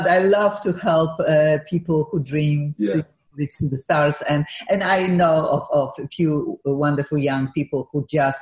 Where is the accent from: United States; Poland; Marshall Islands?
Poland; Gliwice, Silesian Voivodeship; And you mentioned Gliwice, my hometown. That's where I was born and that's when I was educated, and Politechnika Śląska, which I am so proud of this institution.